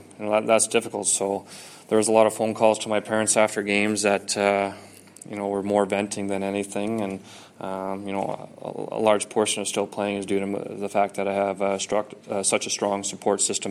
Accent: Toronto, Ontario, Canada; So I was the first guy on the plane waiting to head to Toronto, actually, my hometown.

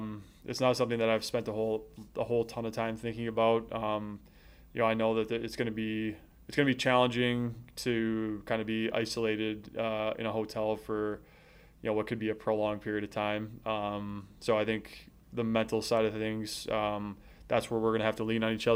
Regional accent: United States; you know, I'm American.

